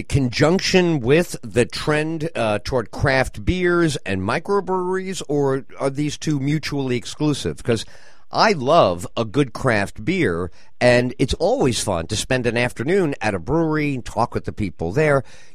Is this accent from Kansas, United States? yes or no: no; New York, United States; I come from New York.